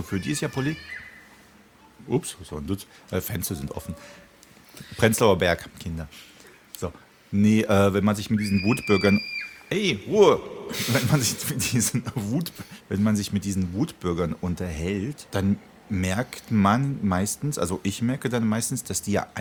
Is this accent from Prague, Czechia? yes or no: yes; Prague, Czechia; Ich kenne das auch aus meiner Kindheit in Tschechien und wirklich in Prag, als der Wenzelsplatz noch leer war, keine Touristen.